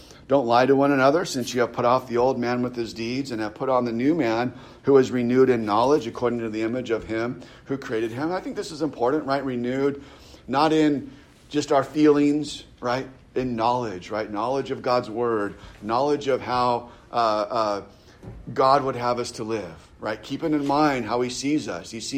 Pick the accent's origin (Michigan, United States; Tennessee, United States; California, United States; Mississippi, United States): California, United States; on the coast, I'm from California, on the coast they call it flyover country.